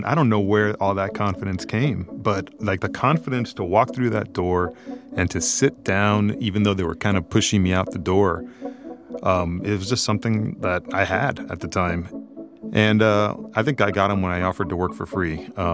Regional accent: Miami, Florida, United States; Yeah, born and raised in Miami.

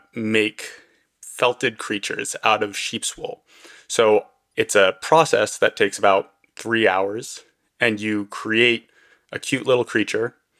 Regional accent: Northampton, Massachusetts, United States; I'm from Northampton, Massachusetts.

